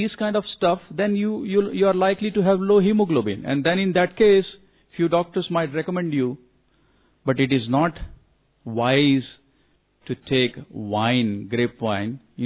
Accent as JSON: {"language": "English", "town": "Ahmedabad", "region": "Gujarat", "country": "India", "said": "I'm fortunately from Gujarat, Ahmedabad, which is a dry state."}